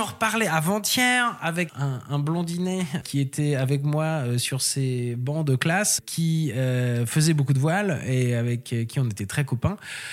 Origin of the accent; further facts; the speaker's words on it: Brest, Brittany, France; also born or lived in Quimper, France; je suis né à Brest, où j'ai grandi une dizaine d'années, puis en Finistère Sud, du côté de Quimper